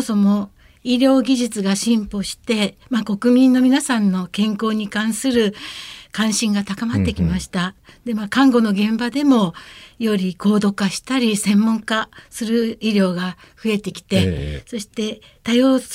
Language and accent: Japanese; Okayama, Japan; 私は出身は岡山の方なんですけれども、